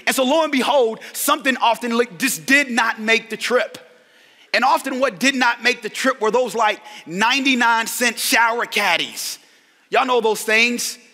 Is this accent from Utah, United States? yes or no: no; Louisville, Kentucky, United States; We're from Louisville. We grew up in the same area. And surprisingly enough, we grew up a couple of blocks from each other.